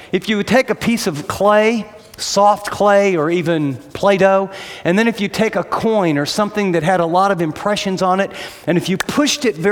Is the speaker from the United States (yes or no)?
yes; United States; I grew up in America, I'm telling Frank.